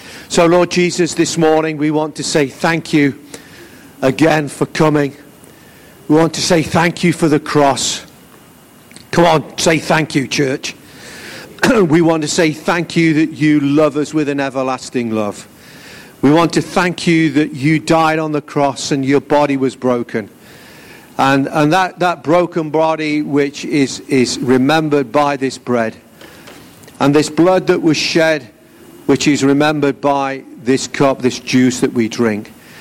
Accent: England, United Kingdom; I know we're English

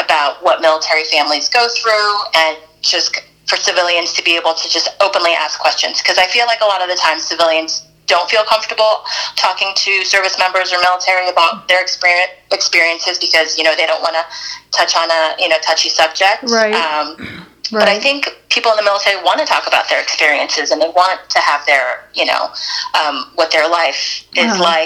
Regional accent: United States; So I'm Korean American, and the issue of the comfort woman is really important for Koreans.

